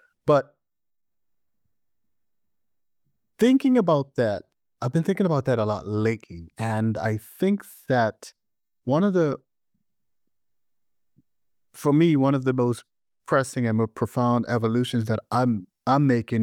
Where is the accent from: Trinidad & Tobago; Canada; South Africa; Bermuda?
Bermuda; moved away as an adult; now in Washington, United States; But, you know, I was born and raised in Bermuda.